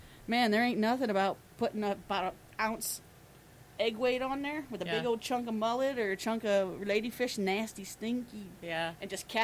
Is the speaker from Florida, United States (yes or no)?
yes; Pine Island, Florida, United States; I mean, born and raised on Pine Island.